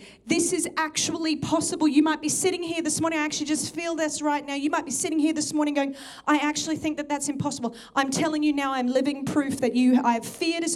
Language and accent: English; Townsville, Queensland, Australia; I was from Townsville and there was a lot of weird people in Townsville and I didn't want to be one of them.